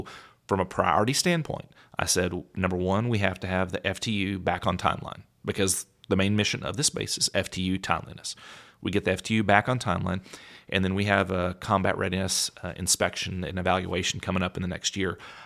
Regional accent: United States; I mean, we'd love to. I'm American. We get it done.

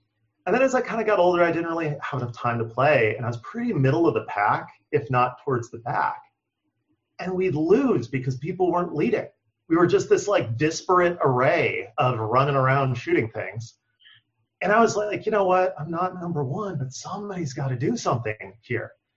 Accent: Oregon, United States; I growing up in Eastern Oregon, a lot of your friends join the military, sometimes get the GI Bill, et cetera.

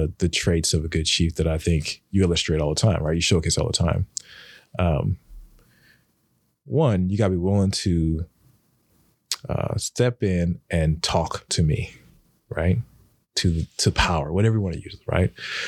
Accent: Sacramento, California, United States; born there; Okay, so like I said, I was born in California, Sacramento, right?

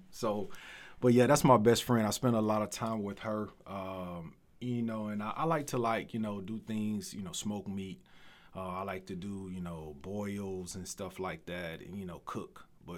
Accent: Alexandria, Louisiana, United States; I'm from Alexandria, Pineville, Louisiana.

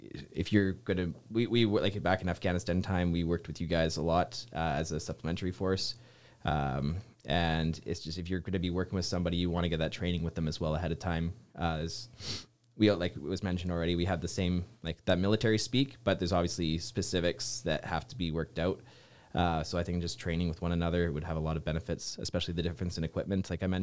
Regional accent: Canada; So it was like, oh, I'm actually Canadian.

